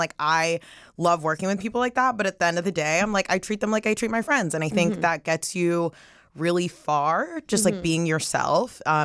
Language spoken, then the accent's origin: English; Corvallis, Oregon, United States; I'm from Corvallis, Oregon. I grew up there. And then I went to college in Portland.